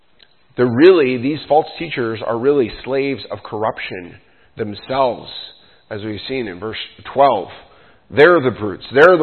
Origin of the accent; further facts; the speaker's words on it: New York, United States; now in Iowa, United States; you know, here in Iowa, we have the Amana colonies. You go back to the history of some of that, and I grew up in New York.